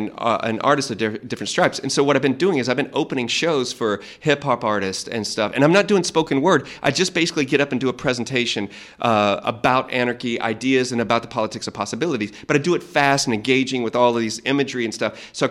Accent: Texas, United States; But I'm like, I'm from Texas. I have two guns. That's not a stockpile.

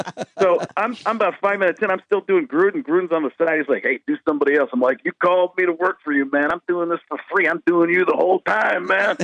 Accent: Milwaukee, Wisconsin, United States; And I grew up in Milwaukee area, and it used to come on the local channel at like 6:30 in the morning.

